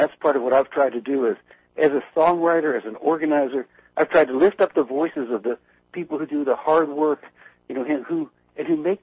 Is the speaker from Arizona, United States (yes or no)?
no; Pennsylvania, United States; When I was a kid, I grew up in Center County, Pennsylvania, on the edge of the hard coal fields